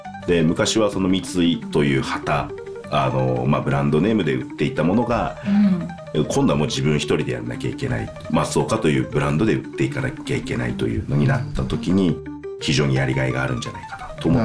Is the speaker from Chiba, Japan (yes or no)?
yes; Chiba, Japan; moved away as an adult; also born or lived in Tokyo; now in Kurashiki, Japan; やっぱり自分も生まれ育った千葉とか東京が大好きで、でそこからこう何も分かんない岡山に来るって結構な 衝撃だったんですね